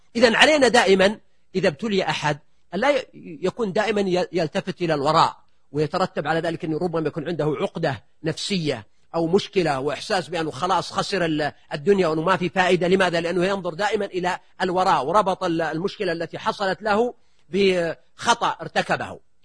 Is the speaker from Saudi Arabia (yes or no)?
yes; Buraydah, Al-Qassim, Saudi Arabia; في مدينتي في بريدة